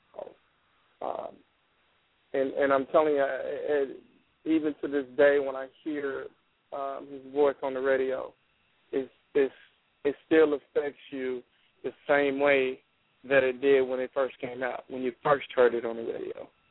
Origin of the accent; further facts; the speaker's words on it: Waco, Texas, United States; now in Dallas, United States; I'm not down in my hometown. I love my hometown. With that boy, I'm telling you, like, because I'm here in Dallas. So when he knew that I was going home to Waco